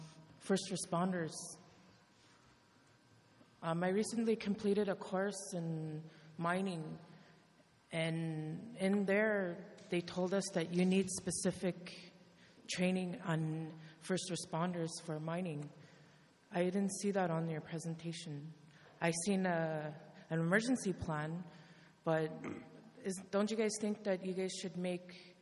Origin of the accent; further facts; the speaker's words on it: Chisasibi, Quebec, Canada; I'm originally from Chisasibi, but I've been living here for about 17 years, give or take.